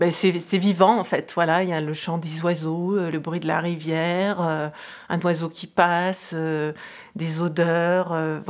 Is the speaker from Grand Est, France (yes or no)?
yes; Grand Est, France; Moi, j'ai grandi en Champagne, donc pas du tout dans les montagnes, enfin la montagne de Reims, mais c'est une petite montagne.